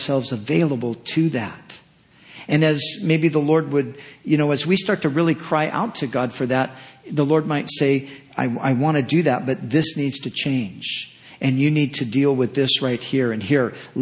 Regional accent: California, United States; born there; I live in California. I was born in California. My parents and grandparents were born in California. My wife's parents, you know, hey, we're Californians.

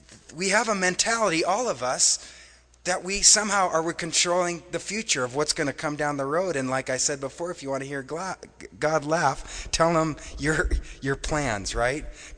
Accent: Wausau, Wisconsin, United States; born there; But I was born in Wausau, Wisconsin, and there was a Kraft cheese plant not far from our house.

